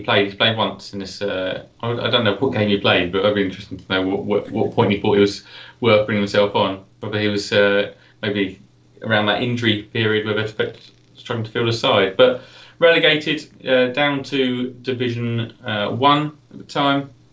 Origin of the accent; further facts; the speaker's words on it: England, United Kingdom; because being English, you go, God, he's gone from Milan and Rome to Middlesbrough and Portsmouth.